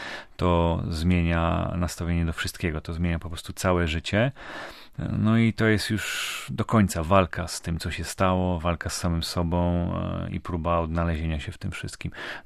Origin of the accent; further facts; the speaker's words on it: Szczecin, West Pomeranian Voivodeship, Poland; born there; Jestem pogodniakiem z urodzenia i z przekonania.